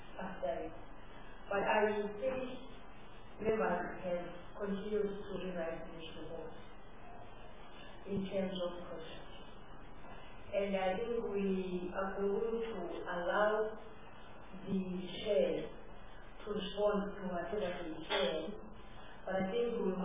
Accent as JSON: {"language": "English", "country": "Malawi", "said": "I'm from Malawi. I'm from Malawi."}